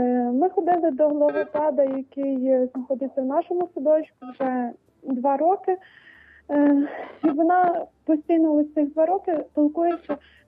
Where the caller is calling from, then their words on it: Kamianets-Podilskyi, Khmelnytskyi Oblast, Ukraine; я з Кам'янця Подільського, я мати синочка, якому 6 років.